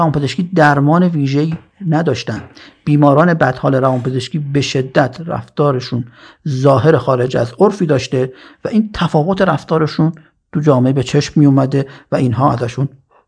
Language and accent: Persian; Mashhad, Razavi Khorasan, Iran; ما خودمون مشهدی هستیم،